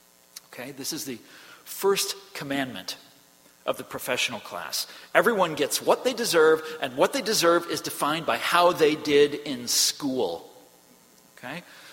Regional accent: Kansas, United States; I'm from Kansas, folks, and I can't help but think that populism by itself is a very healthy thing.

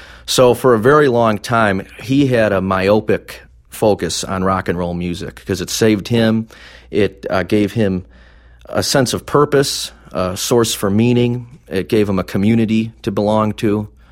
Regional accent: Lansing, Illinois, United States; Grew up in a little town south of Chicago called Lansing, Illinois, and graduated high school from Lansing, TF South Public High School

